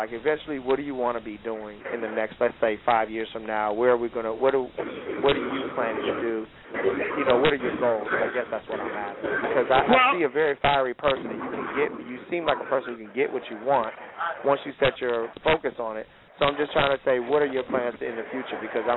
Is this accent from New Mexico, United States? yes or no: no; Detroit, Michigan, United States; I grew up born and raised in Detroit, and for me, you know, being across the street from Motown, you know, most of my life, my mother worked over there, I always saw it.